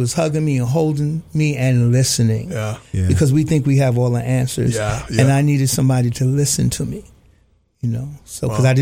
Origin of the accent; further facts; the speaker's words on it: New York City, New York, United States; I grew up in the South Bronx. I grew up in the projects.